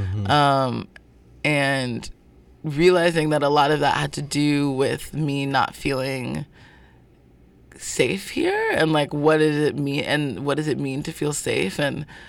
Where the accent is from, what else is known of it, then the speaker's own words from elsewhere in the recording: Zimbabwe; also born or lived in North Carolina, United States; Originally, I'm from Zimbabwe. I was born in North Carolina. So the first time I left the country was to go back to Zimbabwe.